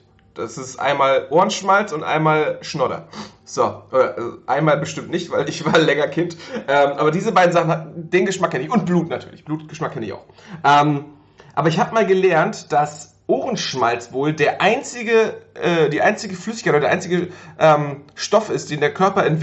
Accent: Northern Germany, Germany; bei uns im Norden gab es immer so Waldmeisterbonbons.

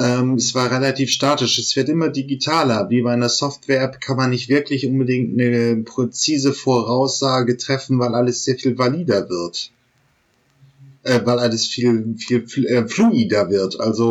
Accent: North Germany, Germany; ich komme ja hier auch aus dem Norden

